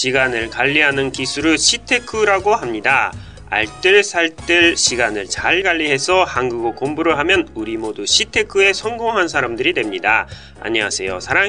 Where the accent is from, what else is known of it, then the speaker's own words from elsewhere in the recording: Sapporo, Hokkaido, Japan; 実は先週から故郷の札幌にちょっと行ってきたんですけど